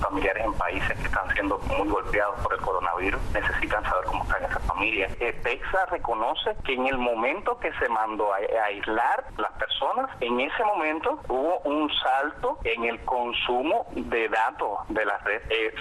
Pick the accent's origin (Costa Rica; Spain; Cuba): Cuba; todas esas cosas que estamos viviendo como cubanos